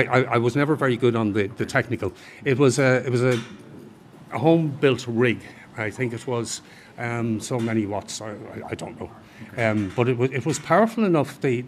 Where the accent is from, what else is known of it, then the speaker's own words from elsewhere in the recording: Dublin, Leinster, Ireland; I grew up in Clontarf